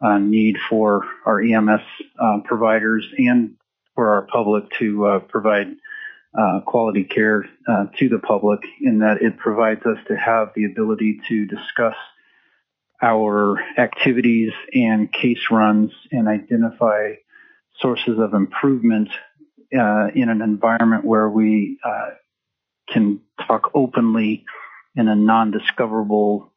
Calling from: Ketchikan, Alaska, United States; I'm calling from Ketchikan, Alaska today.

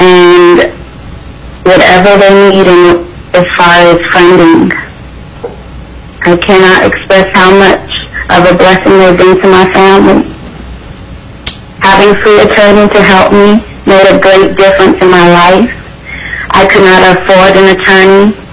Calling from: Anchorage, Alaska, United States; I'm calling in from Anchorage.

